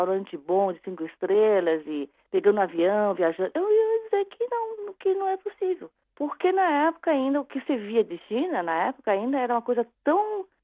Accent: Ribeirão Preto, São Paulo, Brazil; moved away; quando eu saí de Ribeirão, eu tava com sotaque, sim.

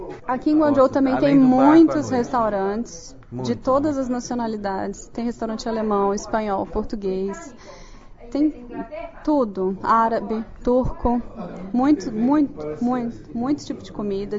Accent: Brasília, Federal District, Brazil; eu sou brasiliense, né? Então eu venho de um lugar muito seco.

